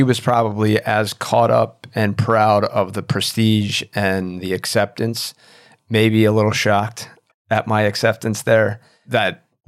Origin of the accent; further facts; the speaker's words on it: Philadelphia, Pennsylvania, United States; also born or lived in New Jersey; were very early on the two plebes from Jersey. Although in any other circle, I claim Philadelphia as my hometown.